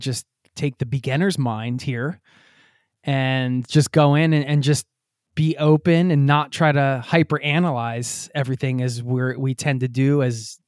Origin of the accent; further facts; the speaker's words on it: United States; now in Norway; I live in Norway. I moved here. I'm originally from the States, and now I've been here for, say 8 years or something. I'm a citizen now.